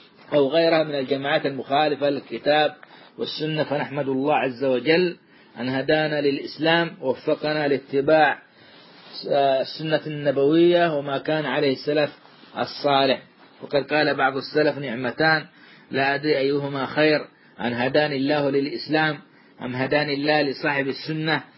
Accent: Saudi Arabia; وخاصة في بلادنا السعودية

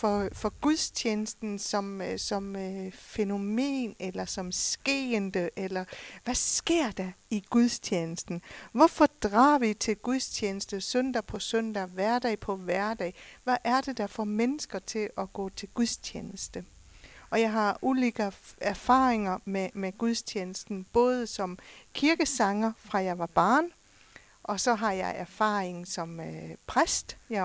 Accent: Southern Denmark, Denmark; Swedish is a second language; och jag kommer från Danmark. Och jag är född och uppvuxen nede i Sønderjylland.

